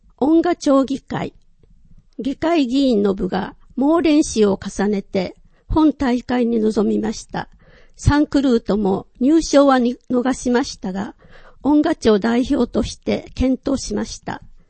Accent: Nepal; Japanese is a second language; この公園は私の母国、ネパール北東部の山岳地帯にあり、

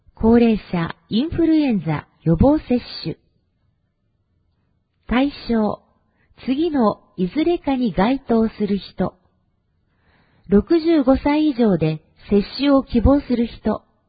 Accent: Texas, United States; Japanese is a second language; 私のふるさと、アメリカのテキサスでは、楽しくて特別なイベントがたくさんあります。多くの馬と広い土地に囲まれているため、乗馬が盛んです。

